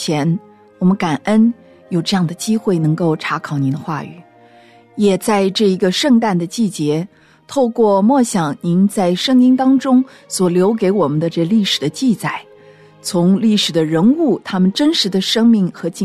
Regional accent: China; 我们中国人呢，非常的喜欢望这个词儿

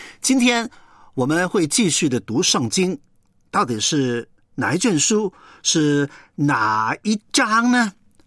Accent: Guangdong, China; accent: Cantonese; Chinese is a second language; 更何况我的腔调里面有广东人的腔调，

